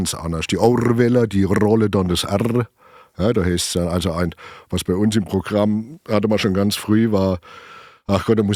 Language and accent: German; Weinheim, Baden-Württemberg, Germany; ich bin ein richtiger Weinheimer. Also in Weinheim gibt es ja verschiedene Stadtteile und ich komme aus der Nordstadt. Mhm. Die Kolonie Reiver hieß es da.